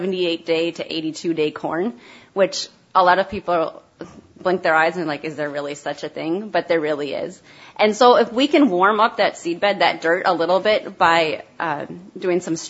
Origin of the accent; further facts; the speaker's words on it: Minneapolis, Minnesota, United States; I'm originally from Minneapolis. So when I met my husband and moved to the farm, I had no idea what I was getting into.